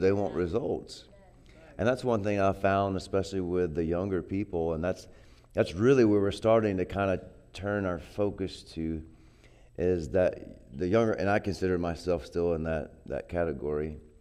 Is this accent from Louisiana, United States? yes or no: no; Texas, United States; So I grew up in Texas, and Texas football's king, you know.